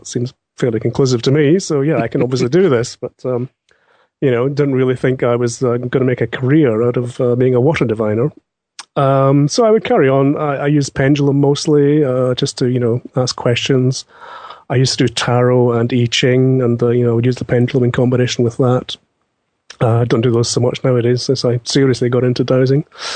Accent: Glasgow, Scotland, United Kingdom; I'm from Glasgow in Scotland.

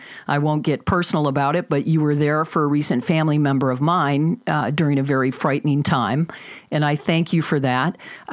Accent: Michigan, United States; So I grew up in the Thumb, about 7 miles off of Lake Huron, in an extraordinary, cool, just awesome little rural town.

